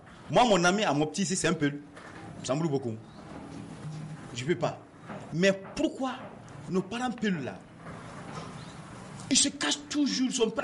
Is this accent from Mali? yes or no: yes; Koulogo, Mopti, Mali; Je suis de Koulogo, Habé.